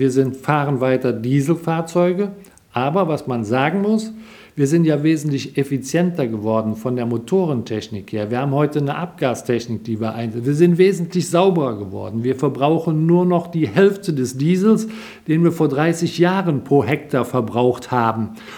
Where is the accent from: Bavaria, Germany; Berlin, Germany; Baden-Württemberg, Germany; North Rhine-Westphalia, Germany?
North Rhine-Westphalia, Germany; Zülpich; born there; now in Kosa, Germany; 62 Jahre alt, geboren in Zülpich in Nordrhein-Westfalen, wohne seit 1994 in Kosa bei Köthen